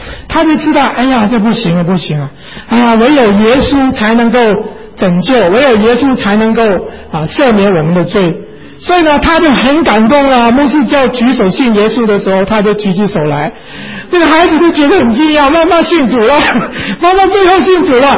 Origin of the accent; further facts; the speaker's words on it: China; 不但是给犹太人的，乃是给我们中国人的